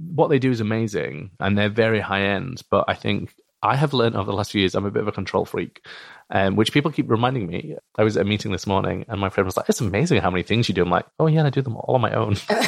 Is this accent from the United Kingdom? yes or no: yes; Bradford, Yorkshire and the Humber, United Kingdom; because I grew up in Bradford, and I don't really have a strong Yorkshire or Bradford accent